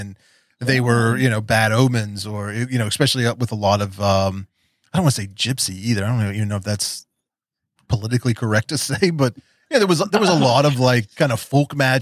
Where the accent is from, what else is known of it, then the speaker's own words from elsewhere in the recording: West Virginia, United States; also born or lived in Oklahoma City, United States; I was born here in West Virginia, and shortly after that, my family moved out to Oklahoma. They were living in Oklahoma City, and I was there for first few years of my life.